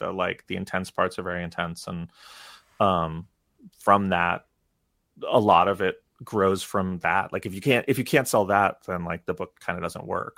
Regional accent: New York, United States; Because I'm from New York. I don't know how to drive.

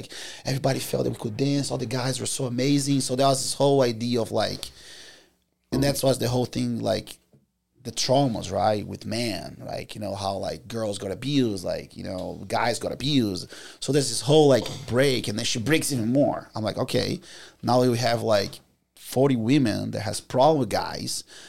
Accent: United Kingdom; And then I said, well, because I come from Great Britain.

